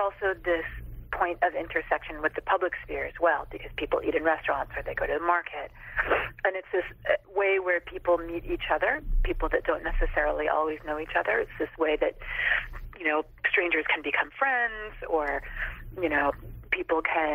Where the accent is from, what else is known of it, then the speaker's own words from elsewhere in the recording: Bloomington, Indiana, United States; also born or lived in Chicago; Well, I was born in Chicago, but I actually grew up in Bloomington, Indiana, which is in southern Indiana. So it's culturally like this very kind of southern area.